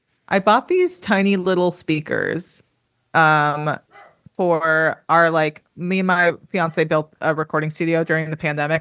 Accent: Los Angeles, California, United States; now in Brooklyn, United States; We're both from LA. Oh, okay. I'm from LA proper. He's from Agoura Hills.

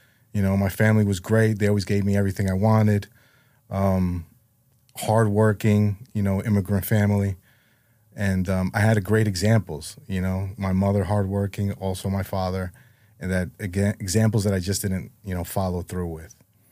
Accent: New Jersey, United States; So basically, grew up small town in Jersey.

